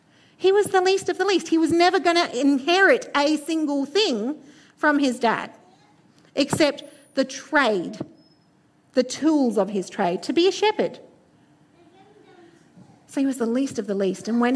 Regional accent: New Zealand; As Yoshi told you, I'm from New Zealand. There's more sheep than people over there.

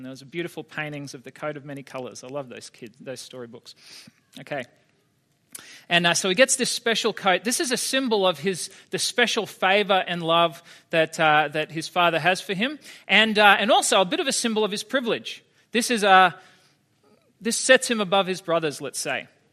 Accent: Queensland, Australia; also born or lived in Sydney; I grew up in South Queensland. I was born in Sydney, but grew up in South Queensland.

